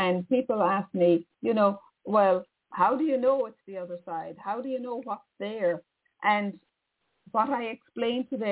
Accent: Ireland; I'm Irish.

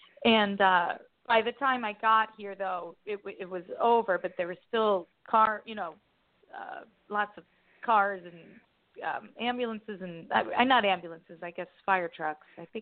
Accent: Patchogue, New York, United States; I grew up in Long Island, Patchogue Medford

